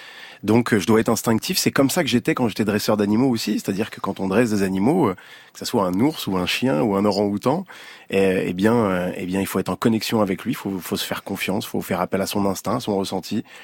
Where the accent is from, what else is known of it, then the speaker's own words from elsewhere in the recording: Melun, Île-de-France, France; J'ai grandi à Melun, j'ai le souvenir d'aller prendre la voiture